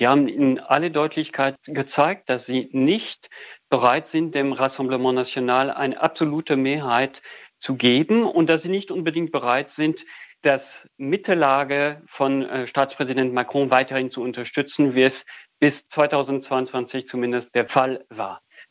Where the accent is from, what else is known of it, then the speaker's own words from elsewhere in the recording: France; das entspricht tatsächlich dem, was ich als Franzose erlebt habe